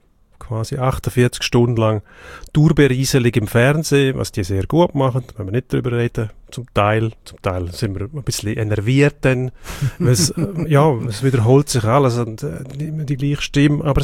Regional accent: Graubünden, Switzerland; accent: Zurich dialect; now in Zurich, Switzerland; Das ist, wenn schon, aus Graubünden, wo ich mich mittlerweile als Zürcher fühle, das hört man ja auch, Zürich-Dialekt.

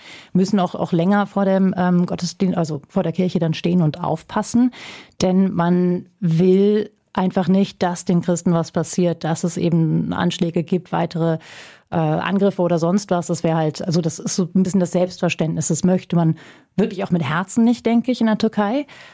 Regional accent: Germany; Also man erwartet sowieso von mir als Deutsche jetzt nicht, dass ich Muslima bin, das ist das Erste

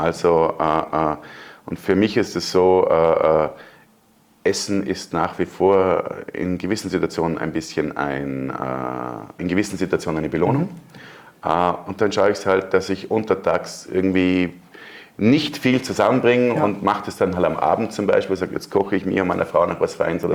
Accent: Bregenz, Vorarlberg, Austria; ich komme aus Bregenz, bin 44 Jahre jung

